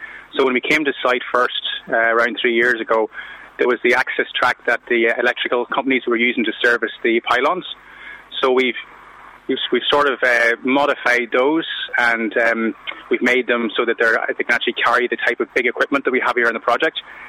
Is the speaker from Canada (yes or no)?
no; Ulster, Ireland; I'm from County Monaghan in the Republic of Ireland.